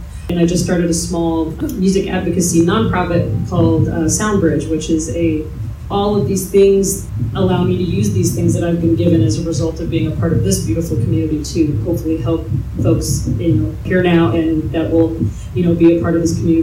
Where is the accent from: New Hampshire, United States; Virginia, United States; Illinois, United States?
Illinois, United States; Urbana; I am a lifelong townie. I was born and raised here in Urbana.